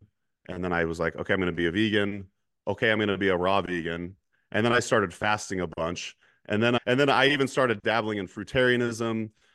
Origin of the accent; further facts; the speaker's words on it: Eugene, Oregon, United States; we went to the Red Barn in Eugene, Oregon, which is my hometown